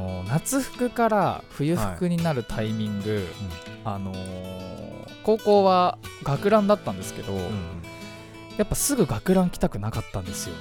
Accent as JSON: {"language": "Japanese", "town": "Fujisawa", "region": "Kanagawa", "country": "Japan", "said": "この番組は藤沢出身の俳優タレントとして活動する"}